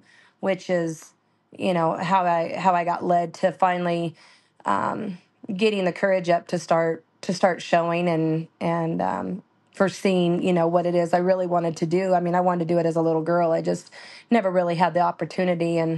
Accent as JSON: {"language": "English", "town": "Junction City", "region": "Oregon", "country": "United States", "tie": "born or raised there", "said": "I was born and raised in Oregon, grew up in Junction City, and my mom and dad had a lot of horses."}